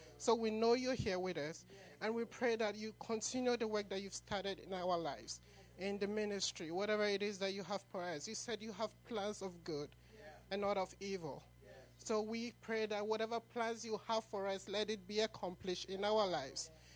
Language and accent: English; Ghana; moved away; I came all the way from Ghana 6 years ago.